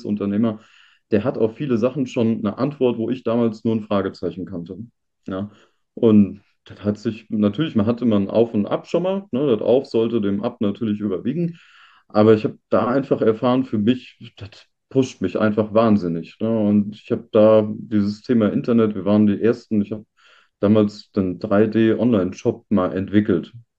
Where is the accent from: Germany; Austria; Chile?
Germany; North Rhine-Westphalia; also ich komme ja oben aus dem Johannland, ne?